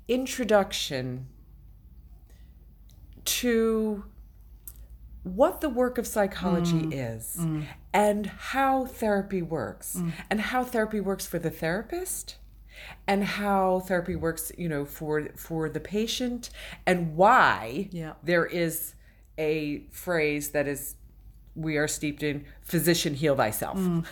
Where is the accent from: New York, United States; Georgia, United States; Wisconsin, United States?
New York, United States; One thing I would say is that as an American, I think I'm, and as a New Yorker in particular, I am much more schooled in the ways of therapy